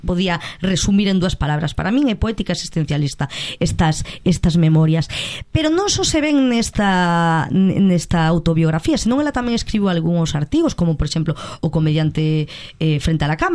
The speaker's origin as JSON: {"language": "Galician", "region": "Galicia", "country": "Spain", "said": "nós como galegos"}